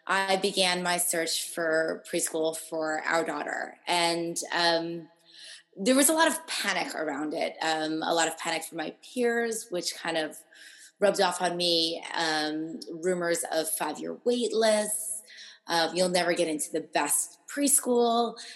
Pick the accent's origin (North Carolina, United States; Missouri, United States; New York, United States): New York, United States; I'm from New York, but I went to school in Boston.